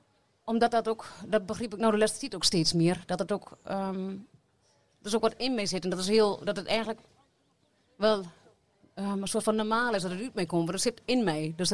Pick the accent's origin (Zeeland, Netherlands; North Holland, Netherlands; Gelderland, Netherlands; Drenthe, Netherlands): Drenthe, Netherlands; accent: Drents; Ik ben Drents. Ja, ik praat Drents, ik zing Drents.